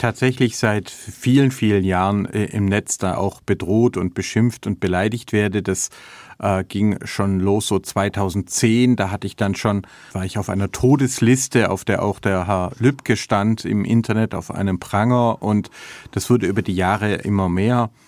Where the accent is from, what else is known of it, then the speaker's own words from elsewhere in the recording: Filderstadt, Baden-Württemberg, Germany; ich bin dann aufgewachsen im Bibelgürtel rund um Stuttgart, also in Filderstadt, wo ich auch heute noch lebe mit meiner Familie